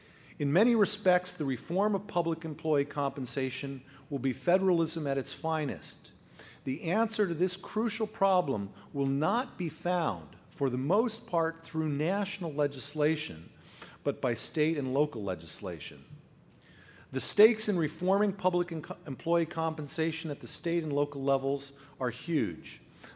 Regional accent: California, United States; Since I'm from California, the initiative process is particularly congenial to me

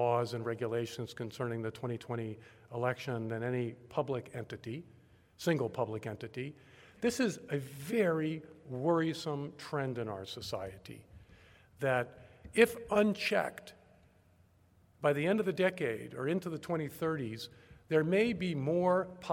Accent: Baltimore, Maryland, United States; when I was growing up in Baltimore, Maryland, prosperous sons of Baltimore gentry wanted to either go to Princeton or UVA

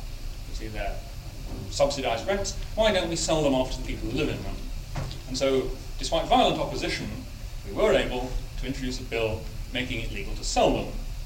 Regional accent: United Kingdom; I came from Britain believing it was a very backward country, but I've since become convinced that it's very far ahead of yours, about 20 years, I'd say.

